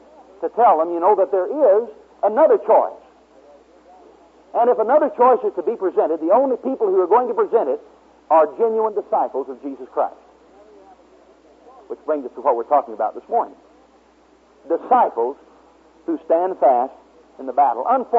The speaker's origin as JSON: {"language": "English", "region": "Oklahoma", "country": "United States", "said": "So I'm from Oklahoma, you know."}